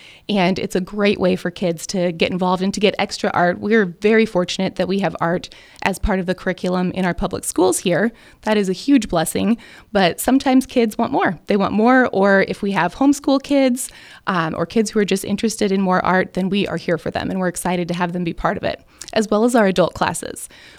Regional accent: Fremont, Nebraska, United States; now in Omaha, United States; So I grew up here in Fremont.

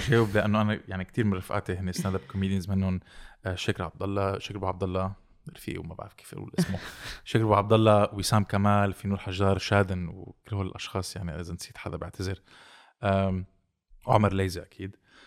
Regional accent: Iraq; من العراق

